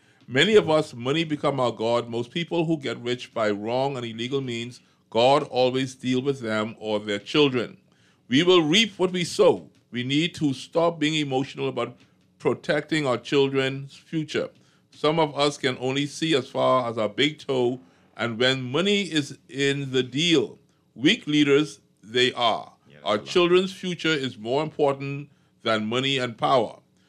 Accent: Bahamas; born there; I was actually conceived in Winston-Salem of North Carolina, but I was born in Princess Margaret Hospital, July 14th, 1969.

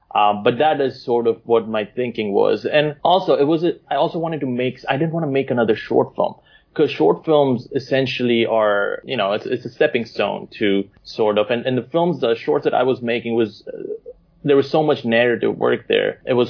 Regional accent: India; I was born and raised in India. That's where I'm from originally.

